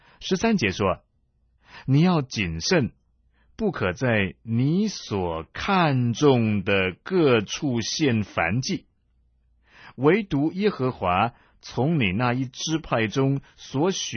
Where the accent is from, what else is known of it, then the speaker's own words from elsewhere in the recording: China; 好像我们中国人在写作的时候喜欢用起承转合来写文章